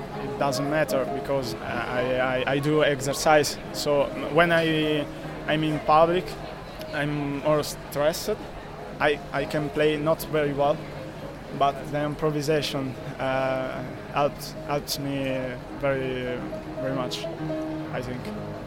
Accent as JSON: {"language": "English", "country": "Italy", "second_language": "English", "said": "I'm from Italy."}